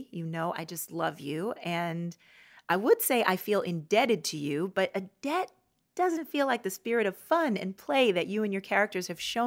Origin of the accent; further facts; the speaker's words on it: Louisiana, United States; My daddy's from Arkansas, and I grew up in Louisiana.